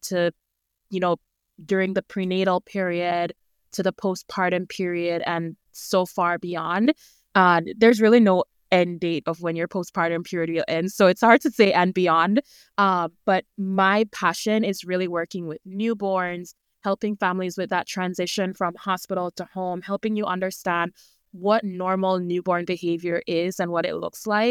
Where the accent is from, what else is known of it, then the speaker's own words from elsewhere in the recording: Jamaica; now in United States; So I grew up in Jamaica, moved to the U.S. about 11 years ago now, and kind of dived right into nursing.